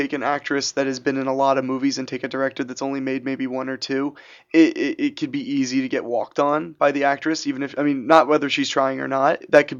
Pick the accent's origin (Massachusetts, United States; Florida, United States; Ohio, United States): Ohio, United States; But when I was back in Ohio, I'd never shot nudity in my hometown